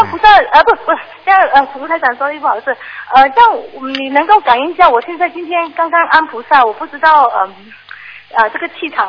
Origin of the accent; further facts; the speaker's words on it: Malaysia; 我是马来西亚的同修